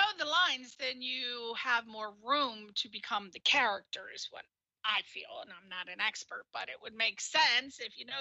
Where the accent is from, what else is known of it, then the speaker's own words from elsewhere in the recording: East Coast, United States; I know when I first came here, I was very shocked because I'm from the East Coast and very generous.